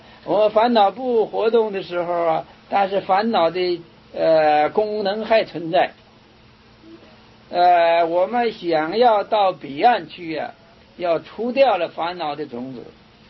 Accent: China; 因为我们这个汉人呢、啊，中国不对这个现这个字，我们感觉不怎么尊贵，这个名字不够尊贵。我们中国人呢、啊，对于说这个经啊，我们有尊重心。

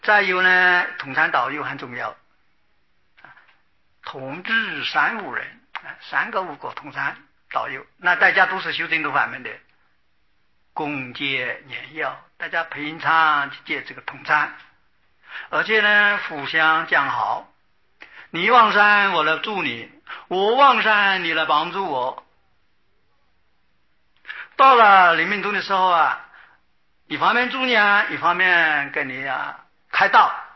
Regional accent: China

